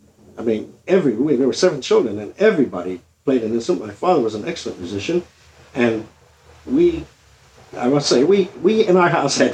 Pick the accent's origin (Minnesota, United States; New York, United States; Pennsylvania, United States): Pennsylvania, United States; Pittsburgh; I come from Pittsburgh, where I was born, where I went to school for the first year and a half or 2 years of college.